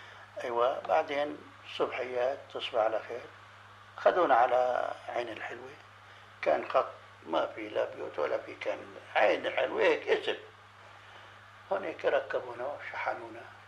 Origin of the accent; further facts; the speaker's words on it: Haifa, Haifa District, Israel; moved away; also born or lived in Lebanon; أخي البلد بعد ما طلعنا من حيفا على عكا جينا على جبال اللوز ودخلنا على لبنان